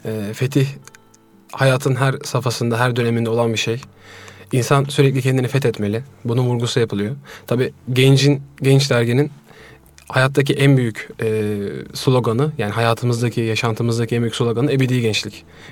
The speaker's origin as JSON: {"language": "Turkish", "region": "Istanbul", "country": "Turkey", "tie": "born or raised there", "said": "efendim, kıymetli Hasbihal programı dinleyicileri. 1992 İstanbul Sarıyer doğumluyum. Çocukluğumu İstanbul Maltepe'de geçirdim. Şimdi Ümraniye'de oturuyoruz."}